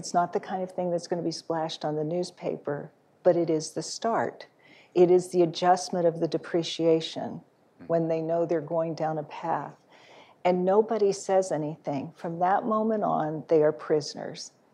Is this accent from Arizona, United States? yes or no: yes; Phoenix, Arizona, United States; I'm from Phoenix. And by the way, it's cooler there than it is here today